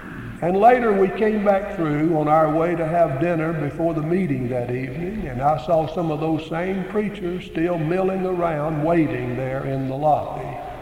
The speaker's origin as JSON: {"language": "English", "region": "Arkansas", "country": "United States", "said": "from Arkansas, and I have a reservation."}